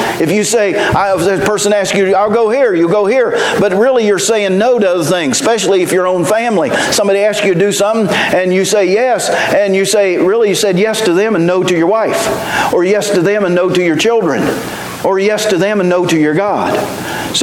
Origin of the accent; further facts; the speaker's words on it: West Virginia, United States; I grew up in West Virginia. We didn't have anything but rocks.